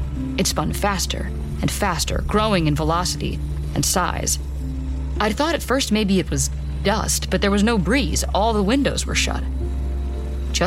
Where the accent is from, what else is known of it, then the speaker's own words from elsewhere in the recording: Ohio, United States; He thought it was funny because I was from Ohio.